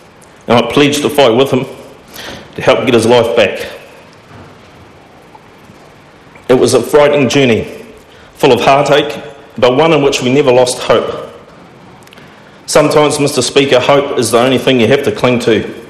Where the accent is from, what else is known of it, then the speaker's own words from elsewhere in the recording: Whangarei, Northland, New Zealand; also born or lived in Auckland; My early years were spent in Auckland before we as family moved to Whangarei, and I'm a product of Whangarei Boys High School.